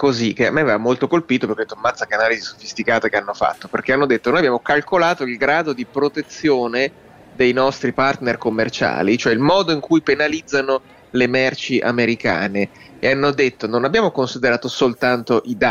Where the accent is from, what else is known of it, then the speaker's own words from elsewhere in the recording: Modena, Emilia-Romagna, Italy; io vengo appunto da Modena, lì c'è la Packaging Valley